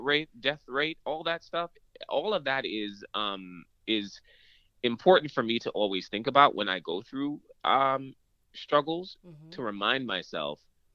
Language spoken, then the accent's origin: English; Belize; growing up in Belize really sort of changes my experience to from everyone else's, because I grew up in a third world country.